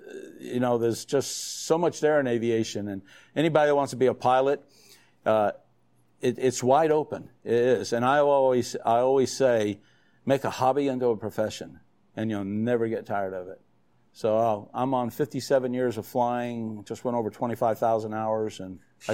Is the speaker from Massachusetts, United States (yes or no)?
no; Miami, Florida, United States; Soloed in Miami, born and raised in Miami.